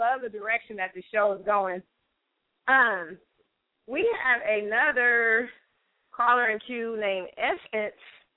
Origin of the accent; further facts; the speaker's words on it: Texas, United States; I'm calling. I'm from Texas.